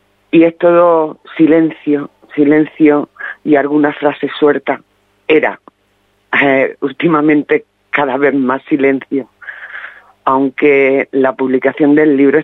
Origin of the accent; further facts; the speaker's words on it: Aragon, Spain; En mi pueblo, la mañana del 19 de julio amaneció tomado por los falangistas. Mi pueblo y la comarca, la comarca de Huesca.